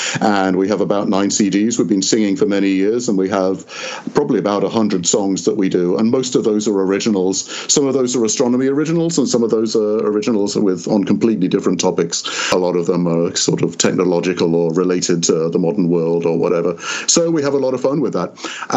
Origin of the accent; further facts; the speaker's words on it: Yorkshire and the Humber, United Kingdom; now in United States; I grew up up in Yorkshire, England